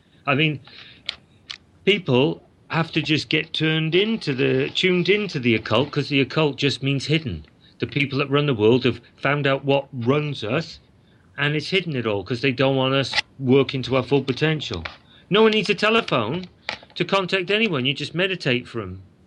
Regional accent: Cardiff, Wales, United Kingdom; when I went into a second-hand shop in Cardiff, my hometown, a few years ago

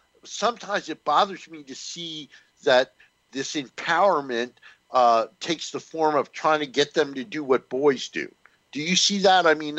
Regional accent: New Jersey, United States; I grew up in North New Jersey as a kid.

